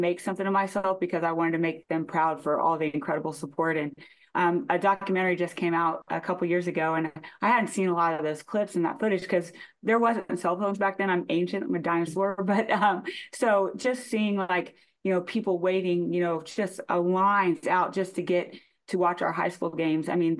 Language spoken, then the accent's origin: English; Claflin, Kansas, United States; I was born in Kansas City, and I lived there, I believe, until I was 4, and then my dad got a job in Claflin, and that was what took, you know, my family to Claflin, and so I'm so appreciative of where I grew up in Kansas.